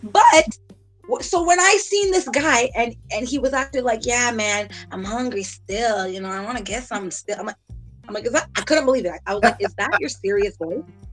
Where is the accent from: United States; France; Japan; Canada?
Canada; Yeah. We're Canadian.